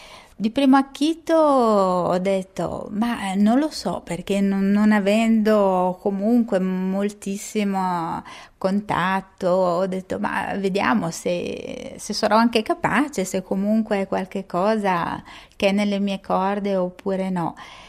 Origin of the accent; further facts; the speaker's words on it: Lugano, Ticino, Switzerland; Sono nata e cresciuta a Lugano, ho sempre lavorato